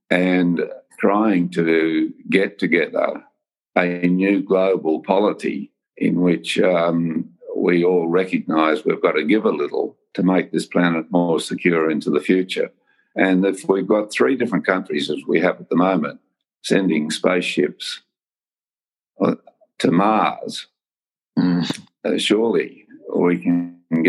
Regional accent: Tasmania, Australia; in my home state of Tasmania

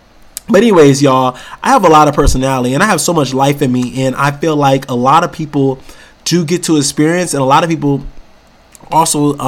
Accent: Rochester, New York, United States; So I am born and raised in Rochester, New York, like I said earlier, and I am an actor.

